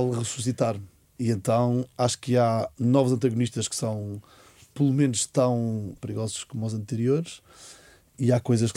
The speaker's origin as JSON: {"language": "Portuguese", "region": "Azores", "country": "Portugal", "tie": "born or raised there", "said": "Nos Açores, e eu fui educado assim, havia a ideia da esperança do outro lado do oceano"}